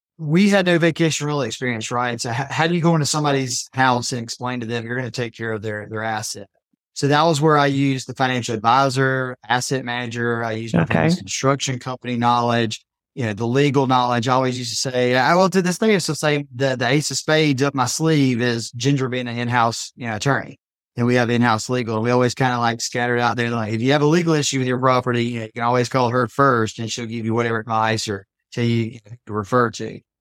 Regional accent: Selma, Alabama, United States; also born or lived in Oxford; I knew from living in other areas, living in Oxford, living in my hometown of Selma, that the chamber was important

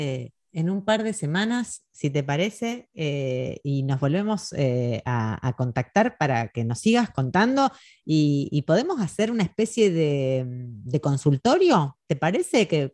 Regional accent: Argentina; now in Spain; nosotras venimos de Argentina y tiene una aprobación hace ya 6, 8, 11 años.

